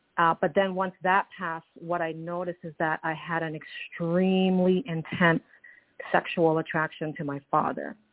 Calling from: Toronto, Ontario, Canada; I'm calling from Toronto, Canada.

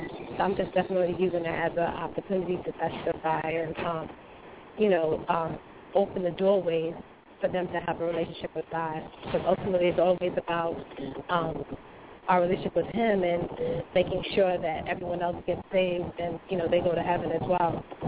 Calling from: New York, United States; I'm calling from New York.

